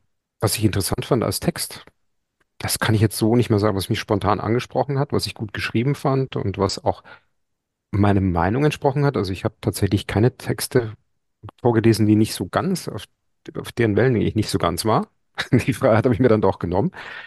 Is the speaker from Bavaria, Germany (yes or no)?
yes; Munich, Bavaria, Germany; meiner alten Heimat München